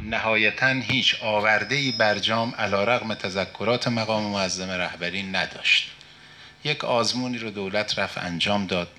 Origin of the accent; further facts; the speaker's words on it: Iran; واقعا به عنوان یک ایرانی وضعیت ما وضعیتی است که غرور ملی ما جریحه دار شده